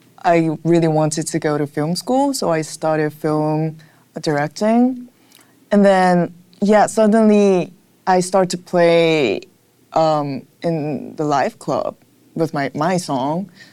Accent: Seoul, South Korea; Actually, I grew up in Seoul, but I graduate alternative school in Korea.

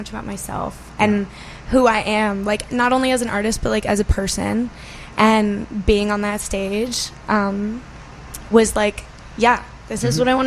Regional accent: Fort Collins, Colorado, United States; now in Los Angeles, United States; So I grew up in Colorado, in a town called Fort Collins. Mm-hmm. And I moved to LA about a year ago now

